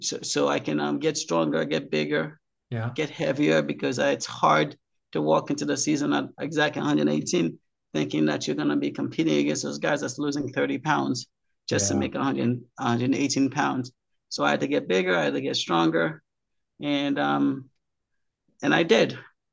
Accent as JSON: {"language": "English", "country": "Haiti", "said": "I'm originally from Haiti."}